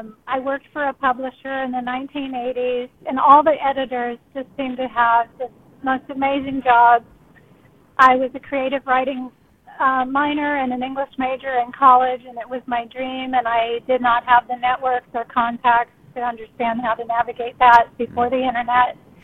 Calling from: Vallejo, California, United States; I'm calling from Vallejo.

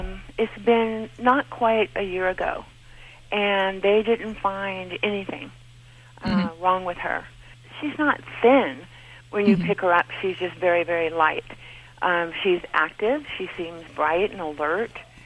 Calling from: Stephenville, Texas, United States; I'm calling from Stephenville, Texas.

